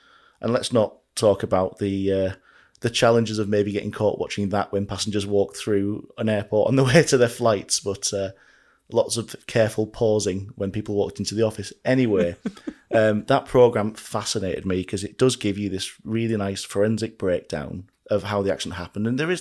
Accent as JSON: {"language": "English", "region": "North East England", "country": "United Kingdom", "tie": "born or raised there", "said": "I grew up in the Northeast, Saturday trips with the family, York Rail Museum wasn't particularly far away."}